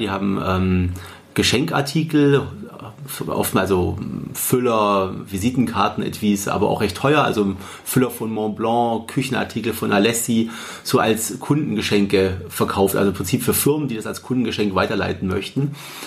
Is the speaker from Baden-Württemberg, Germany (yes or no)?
yes; Triberg, Baden-Württemberg, Germany; Ich komme eigentlich aus dem Schwarzwald, aus einem kleinen Dorf, aus Triberg im Schwarzwald mit 5000 Einwohnern.